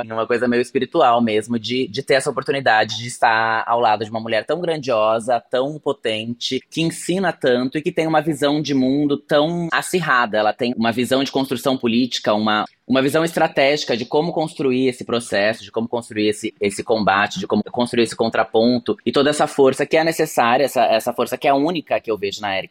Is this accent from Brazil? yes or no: yes; Aracaju, Sergipe, Brazil; moved away as an adult; now in São Paulo, Brazil; Eu nasci aqui em São Paulo, mas no extremo sul, né, perto do Grajaú. E aí cresci em Aracaju, Sergipe, porque minha mãe é sergipana, meu pai é mineiro, minha mãe é sergipana. E aí cresci lá e eu volto para São Paulo com 18 anos